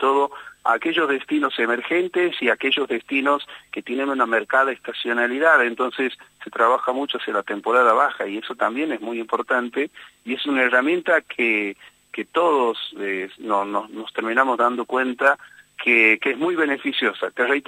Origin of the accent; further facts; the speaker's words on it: Santiago del Estero, Argentina; Así es, soy oriundo de Santiago del Estero